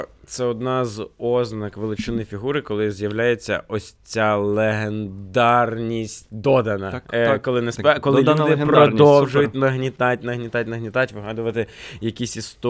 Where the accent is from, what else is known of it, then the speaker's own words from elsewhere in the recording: Sumy Oblast, Ukraine; поки я не когось не бачу, хто з мого рідного міста або з Сумської області.